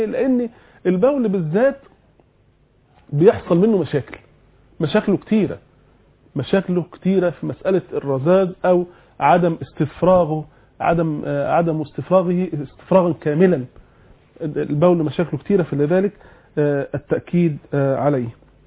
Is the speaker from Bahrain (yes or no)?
no; Egypt; واحنا عندنا في مصر في لغه يقول لك يكروت الوضوء.